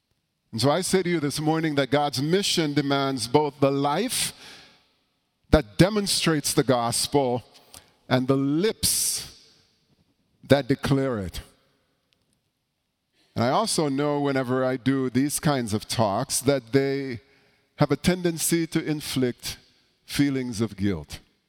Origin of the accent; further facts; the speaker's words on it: Jamaica; When I was growing up in Jamaica, our church used to sing a song.